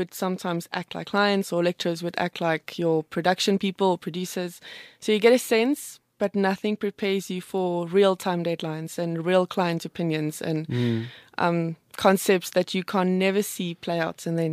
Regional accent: Standerton, Mpumalanga, South Africa; A small little town, Standerton.

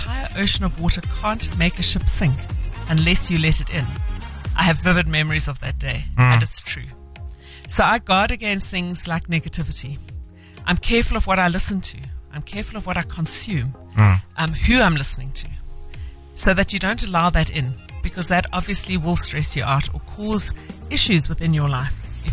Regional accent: Eastern Cape, South Africa; I grew up on the Swartkops River.

